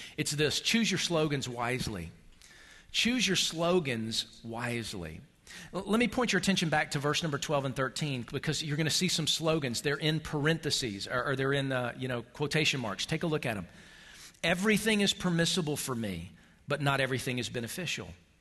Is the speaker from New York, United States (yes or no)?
yes; Buffalo, New York, United States; I I'm from Buffalo. You know, when I got off the plane here in Austin, I wasn't shivering.